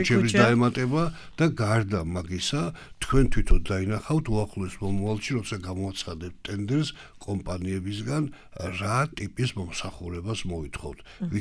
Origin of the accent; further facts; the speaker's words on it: Batumi, Adjara, Georgia; ეს ბათუმელი ვარ, ბათუმში მშვიდად მინდა ვიარო